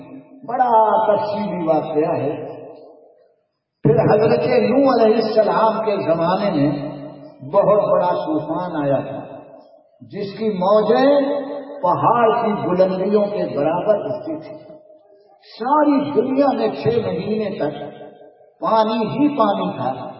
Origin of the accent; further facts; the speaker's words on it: Uttar Pradesh, India; میں U P کا ہوں اس لیے یو پی والوں کی تعریف نہیں کرتا, لیکن یو پی والوں نے ہمیشہ سب سے اعلیٰ بالا مدرسے بنائے, مسجدیں بنائی, سب یو پی کے نصیب میں آیا ہے.